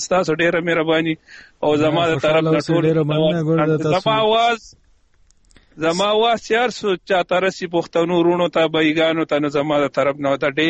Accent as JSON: {"language": "Pashto", "town": "Mardan", "region": "Khyber Pakhtunkhwa", "country": "Pakistan", "said": "زه د مردان يم جی په و د مردان يم په پاکستان کې د مردان يم او شیخ ملتون ټاون."}